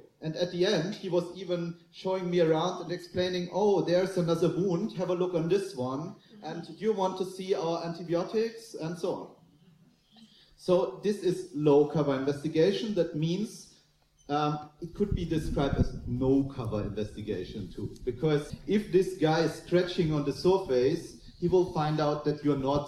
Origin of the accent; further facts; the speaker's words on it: Germany; If I said, hello … from Germany, they saw a beer drinking, leather trouser wearing, dancing guy in their fantasy.